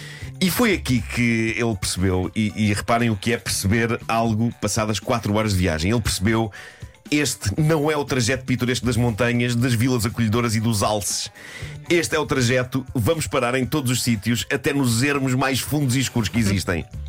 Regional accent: Benfica, Lisbon, Portugal; a sede é na zona onde eu cresci, em Benfica.

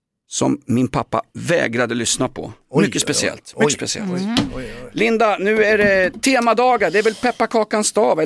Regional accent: Vällingby, Stockholm County, Sweden; när jag var punkare och växte upp hemma i Vällingby.

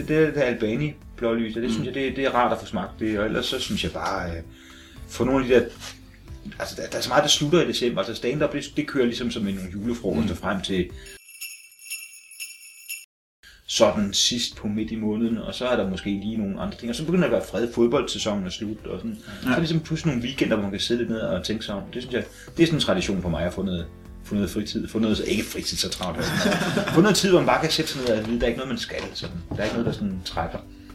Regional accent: Region of Southern Denmark, Denmark; Og så er jeg jo sådan lidt fynbo

